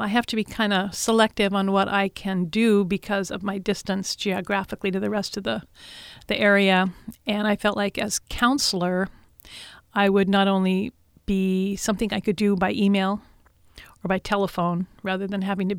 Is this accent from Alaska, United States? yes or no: yes; Petersburg, Alaska, United States; As a child growing up in Petersburg, one of my first memories is winning a chocolate cake